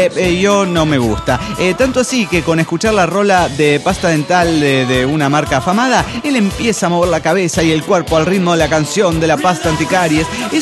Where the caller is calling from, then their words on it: Guadalajara, Jalisco, Mexico; de Guadalajara, Jalisco, México.